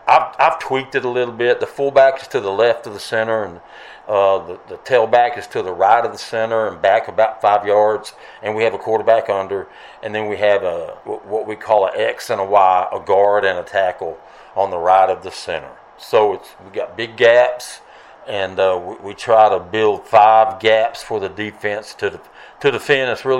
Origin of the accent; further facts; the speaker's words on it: Brownwood, Texas, United States; born there; Well, I was born in Brownwood. I grew up everywhere.